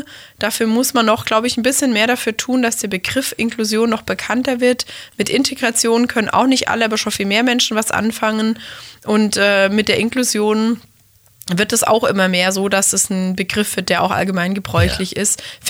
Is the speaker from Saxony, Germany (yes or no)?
no; Lindau, Bavaria, Germany; born there; Ist Lindau am schönen Bodensee.